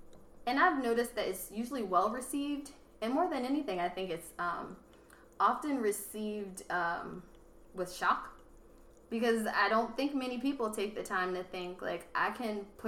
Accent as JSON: {"language": "English", "town": "Philadelphia", "region": "Pennsylvania", "country": "United States", "tie": "born or raised there", "said": "I grew up in Mount Airy, Philadelphia. Mm-hmm. I went to what was recently named as one of the most diverse high schools in the country."}